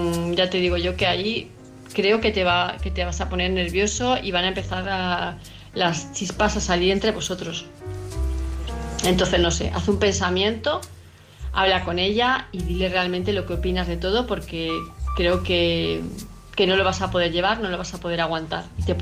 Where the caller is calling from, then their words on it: Palma de Mallorca, Balearic Islands, Spain; de Palma de Mallorca